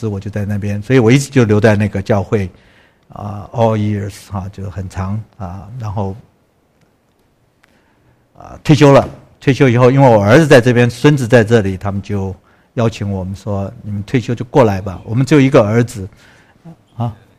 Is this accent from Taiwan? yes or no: yes; Taiwan; moved away as an adult; now in United States; 我来美国，我是就像从我是从台湾来，在台湾那时候就是来念台大，然后去美国哈